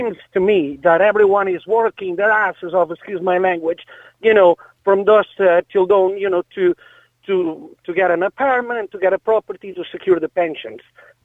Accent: Catalonia, Spain; now in Ireland; because I'm originally from Catalonia.

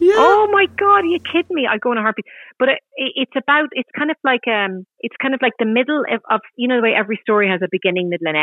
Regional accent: Ireland; I think as Irish people, that's what we do.

